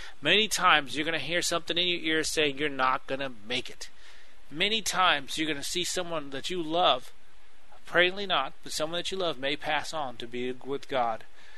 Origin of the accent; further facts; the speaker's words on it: Texas, United States; Now you can tell I'm a Texan.